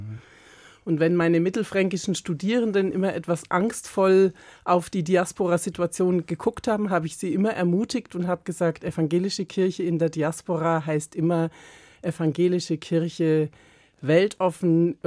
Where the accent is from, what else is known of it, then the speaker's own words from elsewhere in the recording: Bad Tölz, Bavaria, Germany; accent: Bavarian; Ich bin in Oberbayern geboren, im schönen Bad Tölz, in Miesbach in die Grundschule gegangen, in Regensburg ins Gymnasium und habe 50 Jahre meines Lebens zumindest meinen ersten Wohnsitz in Bayern gehabt und in verschiedenen Regionen Bayerns gearbeitet.